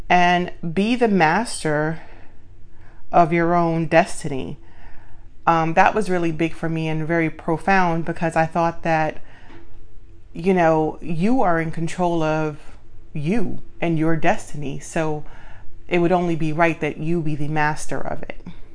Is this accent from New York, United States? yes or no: yes; Brooklyn, New York, United States; also born or lived in Guyana; when I came to Brooklyn from Guyana as a little girl, I had to watch my mother let go of the home she had all her life to pack one suitcase with four kids to come to Brooklyn.